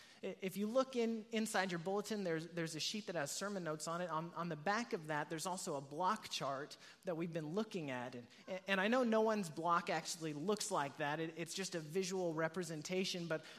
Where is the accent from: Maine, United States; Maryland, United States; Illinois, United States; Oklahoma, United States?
Oklahoma, United States; Norman; now in Edmond, United States; My family and I just moved to Edmond, and I grew up in Norman and lived there my whole life up until I graduated from high school, graduated from Norman High